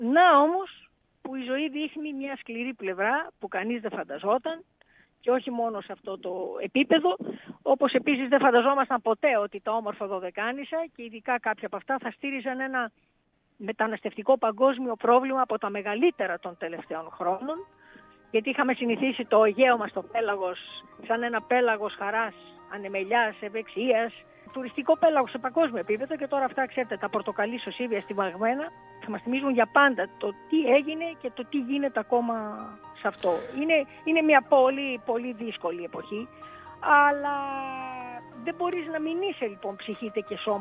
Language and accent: Greek; Greece; νιώθω πολύ υπερήφανη για τον τόπο μου